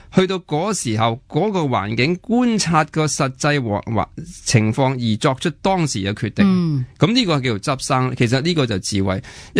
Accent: Hong Kong; 咁我哋香港人呢，即系对呢个疫情，其实应该我觉得其实系叫做好彩嘅，因为我哋咁近广东咧、广州咧

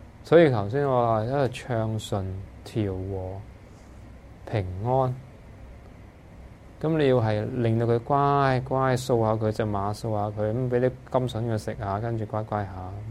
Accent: Hong Kong; 我哋香港人係慣咗自我膨脹

